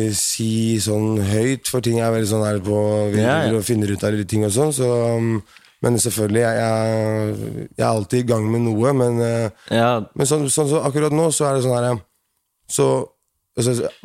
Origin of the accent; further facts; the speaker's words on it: Horten, Vestfold, Norway; sånn at jeg har alltid prøvd å putte Horten på